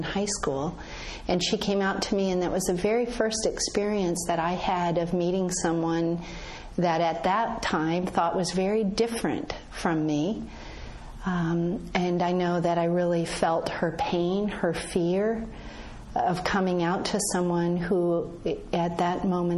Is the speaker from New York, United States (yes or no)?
no; Colorado, United States; The word gay or lesbian never came up in our home as a child growing up in Colorado.